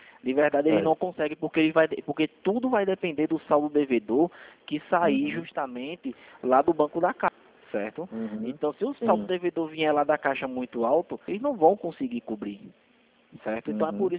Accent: Recife, Pernambuco, Brazil; eu sou daqui de Recife

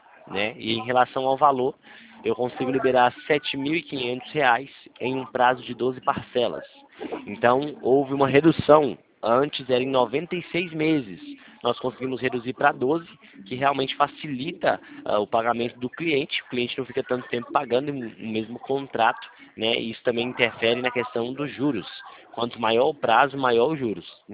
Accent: Limeira, São Paulo, Brazil; Eu sou aqui do interior de São Paulo, a cidade de Limeira.

